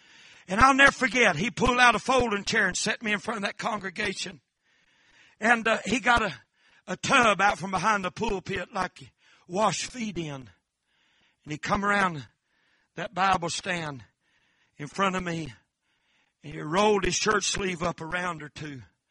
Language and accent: English; United States; See, we're American folks. We're proud people.